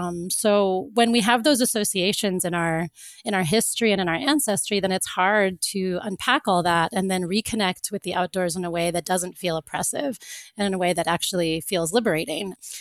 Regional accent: Florida, United States; I know for me, when I grew up in Florida

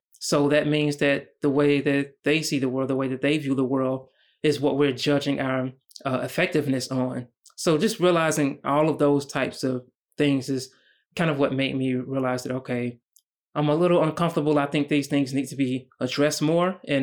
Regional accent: United States; And just as a Black man growing up in America, I was always very used to oftentimes being the only Black person in social settings.

